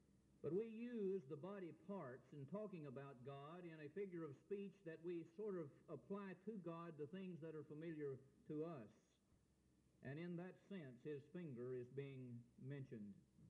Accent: Tennessee, United States; when I was just a boy growing up in Middle Tennessee

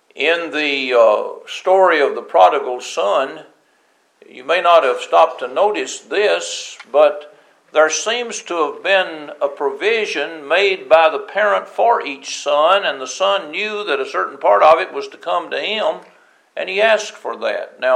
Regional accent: United States; I'm glad I'm an American. I'm glad I'm in the United States, even though there are a lot of problems.

